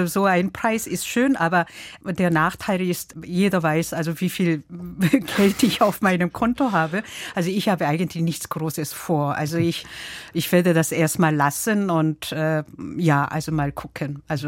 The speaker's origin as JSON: {"language": "German", "country": "South Korea", "tie": "born or raised there", "second_language": "German", "said": "ich bin ja in Korea geboren und aufgewachsen mit westlichen klassischer Musik und aber auch also koreanische traditionelle Musik."}